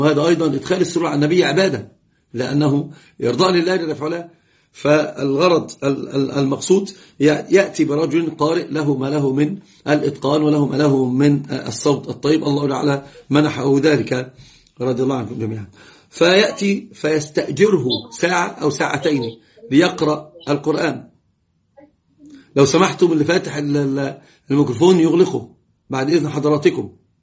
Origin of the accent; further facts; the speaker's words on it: Egypt; أجلى صورة متشبعة عندنا في مصر هو استئجار القارئ على المقابر